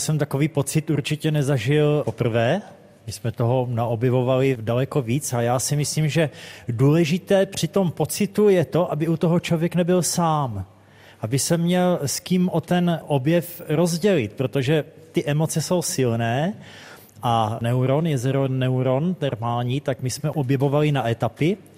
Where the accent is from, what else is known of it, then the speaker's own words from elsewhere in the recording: South Moravian Region, Czechia; tam u nás na Moravě využíváme